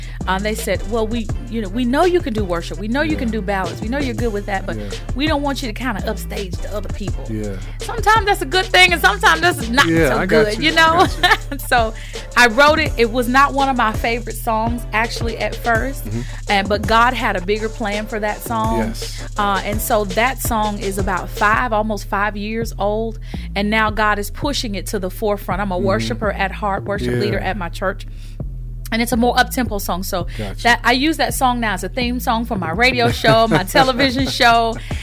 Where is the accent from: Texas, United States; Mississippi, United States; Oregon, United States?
Mississippi, United States; growing up in the Mississippi Delta, being an aspiring artist and still aspiring